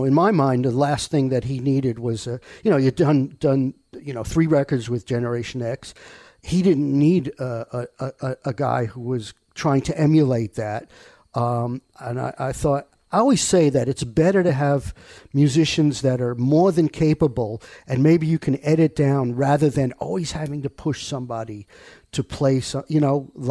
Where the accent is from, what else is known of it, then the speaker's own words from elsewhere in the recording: Rockaway, United States; but I grew up in Rockaway, and there was a guitarist named John Morales who was the local guitar hero